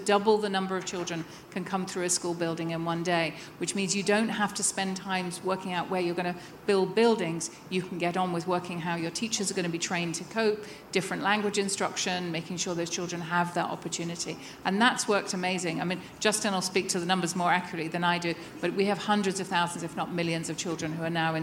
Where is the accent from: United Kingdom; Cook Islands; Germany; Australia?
United Kingdom; I'm British